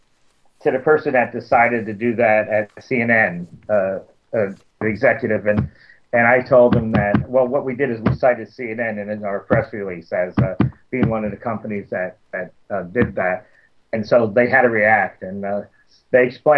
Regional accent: New York, United States; when I grew up outside of New York City

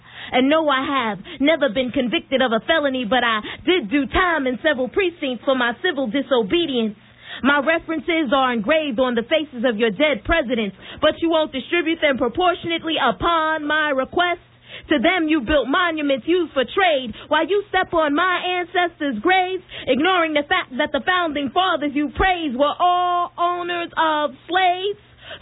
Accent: New York, United States; I'm a poet from New York

